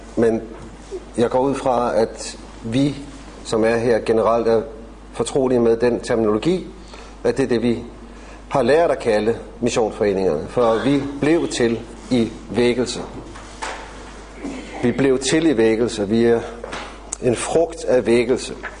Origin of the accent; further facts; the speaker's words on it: Copenhagen, Capital Region of Denmark, Denmark; now in Hillerød, Denmark; Jeg bor i Hillerød. Jeg er vokset op i København.